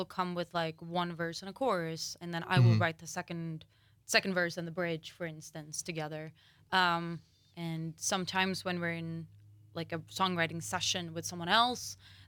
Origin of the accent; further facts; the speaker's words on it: Sweden; now in Green Bay, United States; I'm from Sweden originally.